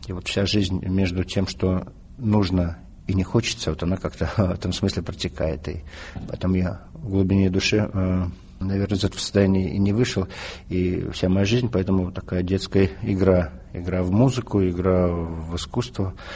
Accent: Kazan, Tatarstan, Russia; born there; Так как я родился в Казани

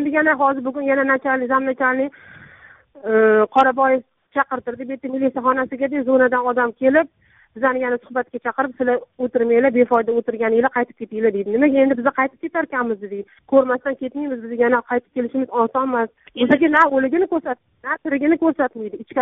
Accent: Tashkent, Uzbekistan; Toshkentdanman.

